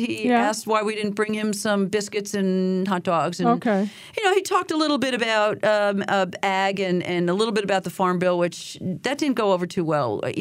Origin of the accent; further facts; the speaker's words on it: United States; they're like, you're from Orange County, aren't you? And I'm like, yeah, that would be me.